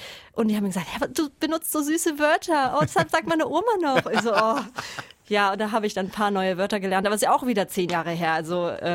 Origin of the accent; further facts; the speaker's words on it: Baden-Baden, Baden-Württemberg, Germany; Da bin ich aufgewachsen.